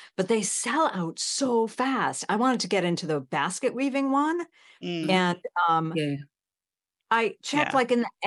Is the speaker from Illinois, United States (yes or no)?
yes; Chicago, Illinois, United States; born there; I'm coming to you from my studio, which is in the beautiful, beautiful Hudson Valley, New York. I was born in Chicago. I have an apartment in Brooklyn, but I work up here in the Hudson Valley